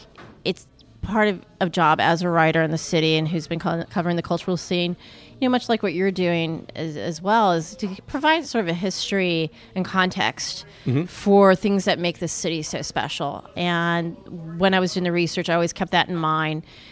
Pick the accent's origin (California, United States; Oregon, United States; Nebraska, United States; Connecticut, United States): Connecticut, United States; moved away as an adult; now in New Orleans, United States; I am originally not from New Orleans. I'm from Connecticut, and I moved here originally for college, went and worked in New York for a couple of years, and then I moved back here.